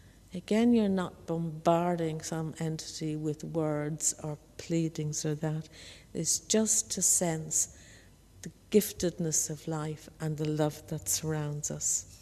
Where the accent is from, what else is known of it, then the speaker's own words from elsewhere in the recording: Ireland; And I think as an Irish person, listening to the ancestors is really sings to me.